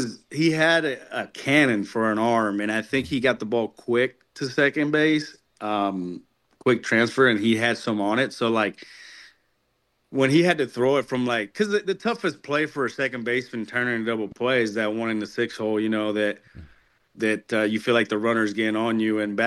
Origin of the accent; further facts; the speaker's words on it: Puerto Rico; also born or lived in Waco, Texas; growing up in Puerto Rico, you know, it was that's all we did, you know, is just play.